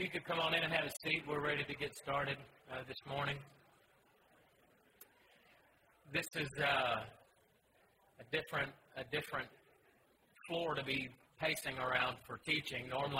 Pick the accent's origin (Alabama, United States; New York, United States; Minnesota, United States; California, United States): Alabama, United States; Huntsville; I grew up in Huntsville, Alabama. Grew up the family as part of a Christian family.